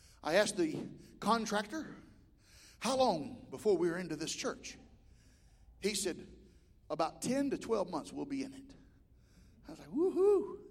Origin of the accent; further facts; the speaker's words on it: Mobile, Alabama, United States; also born or lived in Panama City / Blountstown; I'm from Mobile, Alabama, which was a big town. Even though I lived in the rural area, I'm from the big town. Then I moved from there to Panama City, Florida, the redneck Riviera.